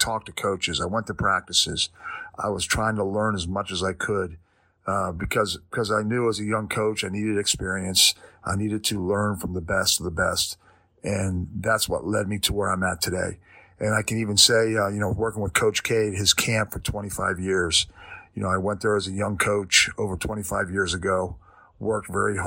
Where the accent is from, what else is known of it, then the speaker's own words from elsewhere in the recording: Carlisle, Pennsylvania, United States; I came out of college and I came back to my hometown in Carlisle, PA, and it was where I played. I always wanted to coach where I played.